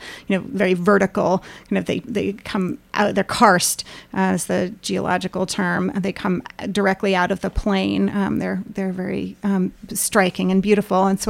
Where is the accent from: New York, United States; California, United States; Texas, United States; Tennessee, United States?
New York, United States; New York City; also born or lived in southern New Hampshire; Mainly New York City, also some southern New Hampshire.